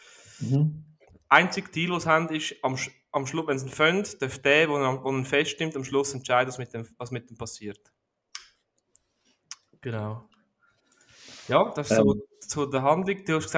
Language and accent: German; South Korea; ich meinte, ich komme aus Korea.